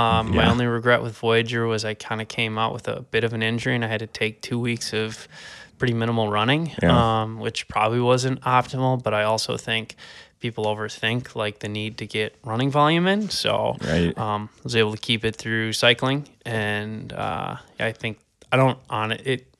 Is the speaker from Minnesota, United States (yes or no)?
yes; Richfield, Minnesota, United States; I grew up in the cities. So I grew up at Richfield, but essentially just a block from Minneapolis.